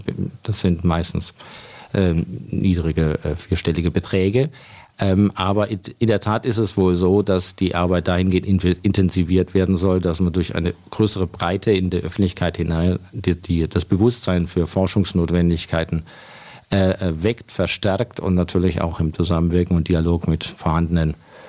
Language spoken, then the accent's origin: German; Bamberg, Bavaria, Germany; Ich komme aus Bamberg, genau.